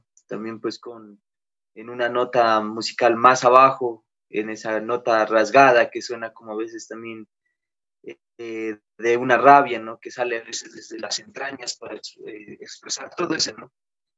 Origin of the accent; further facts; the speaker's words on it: Ipiales, Nariño, Colombia; yo soy de Ipiales, pero en Ipiales tenemos, como decir, nuestras formas de comer, nuestras formas de vida